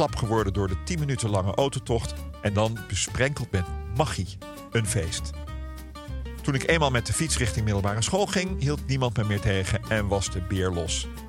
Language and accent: Dutch; Oudekerk, Netherlands; born there; Mijn oudste herinnering aan patat gaat terug naar de snackbar in mijn geboortedorp Oudekerk, die heel toepasselijk Jan Patat heette.